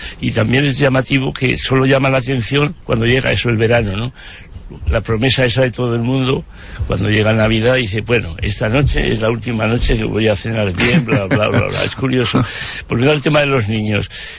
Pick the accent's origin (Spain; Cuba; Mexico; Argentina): Spain; Zaragoza, Aragon; en Aragón, volviendo a mi tierra, yo siempre intento hacer propaganda de Zaragoza, se me nota por el acento